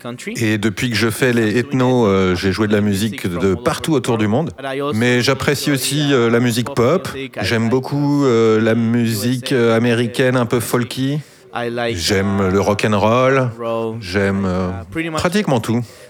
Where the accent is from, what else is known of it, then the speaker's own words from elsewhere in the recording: Chile; also born or lived in Germany; je suis un percussionniste, je viens du Chili, j'ai 30 ans, j'ai habité à Berlin pendant 3 ans et là j'ai pour projet de venir habiter en France cette année.